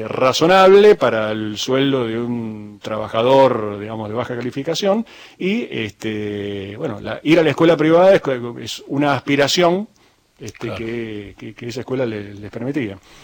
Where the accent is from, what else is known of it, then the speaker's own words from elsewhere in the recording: San Isidro, Buenos Aires Province, Argentina; Yo soy de San Isidro, en Buenos Aires